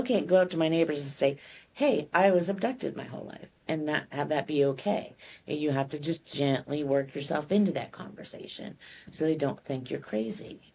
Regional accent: Texas, United States; We're from Texas. So, you know, we say hi to everybody who walks by.

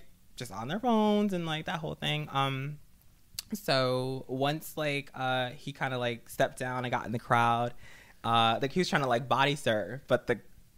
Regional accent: Jersey City, New Jersey, United States; Oh, okay. So I was at Subculture in Jersey City.

